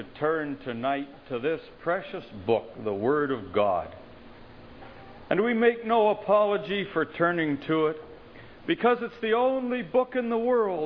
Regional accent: Canada; born there; I'm a Canadian by birth. Things are much the same up there.

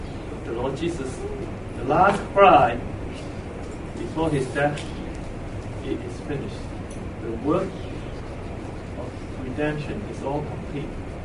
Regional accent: Hong Kong; Growing up in Hong Kong, I was the one that bowed down to golden images at one point.

